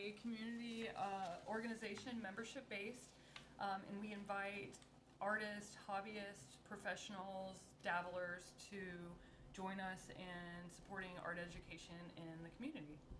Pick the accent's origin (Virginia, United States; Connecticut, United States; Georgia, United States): Georgia, United States; Guyton; So, I'm a Guyton resident, and I grew up in Guyton. This is my home